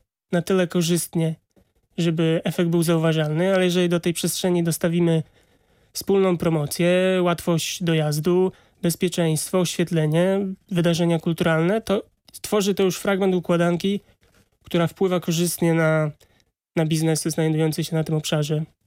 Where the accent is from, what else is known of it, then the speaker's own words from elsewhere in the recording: Bydgoszcz, Kuyavian-Pomeranian Voivodeship, Poland; mieszkam w części, która nazywa się Kapuściska, ale jako młody chłopak, który walczył z kapuściskami, nie mogę przyznać, że jestem z Kapuścisk.